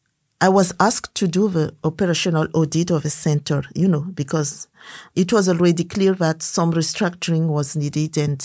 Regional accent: Madagascar; I come from Madagascar.

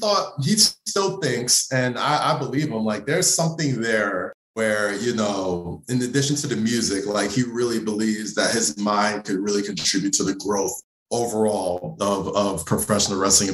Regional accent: Nigeria; And then it was like, oh, we're both Nigerian.

